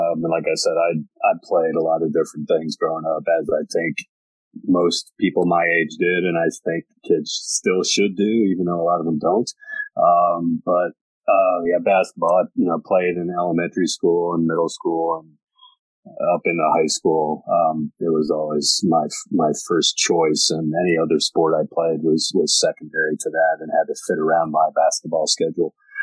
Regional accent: United States; also born or lived in Ohio; They supported everything I did and every sport I played as I was growing up in Galleon.

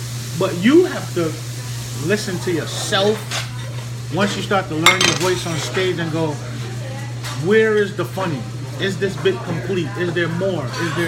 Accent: Jamaica; I'm Jamaican. Jamaican parents don't put you out.

